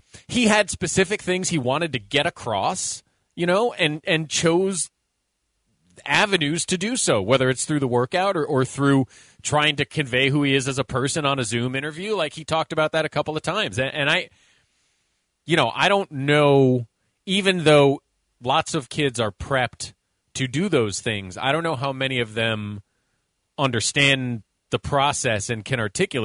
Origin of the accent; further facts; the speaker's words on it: Chicago, Illinois, United States; I'm from Chicago. I just work here.